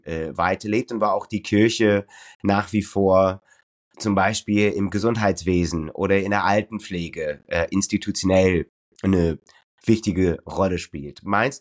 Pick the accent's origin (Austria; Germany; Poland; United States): United States; Also ich bin ja Amerikaner und komme aus einem Teil des Landes, wo ein wirklich sehr rechtes evangelikalisches, ich weiß nicht, wie es protestantisch.